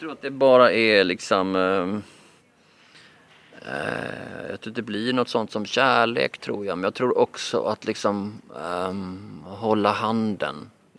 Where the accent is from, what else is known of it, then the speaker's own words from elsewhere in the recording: Malmö, Skåne, Sweden; Och i mina hemtrakter i Malmö är det då 40%.